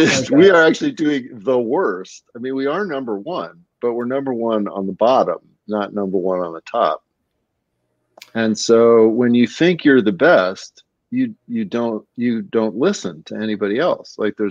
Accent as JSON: {"language": "English", "region": "California", "country": "United States", "tie": "born or raised there", "said": "Oh, and growing up in California, I remember it very well when he was, you know, thinking about running for governor."}